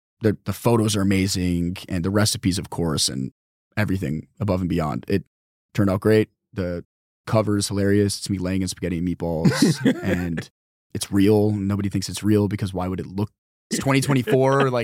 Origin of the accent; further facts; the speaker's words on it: North Carolina, United States; I'm not from the Northeast. I'm from North Carolina, but my mom is from Brooklyn and my dad is from Italy.